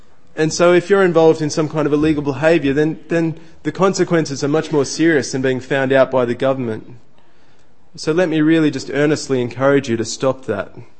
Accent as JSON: {"language": "English", "town": "Goulburn", "region": "New South Wales", "country": "Australia", "tie": "born or raised there", "said": "I grew up in Goulburn."}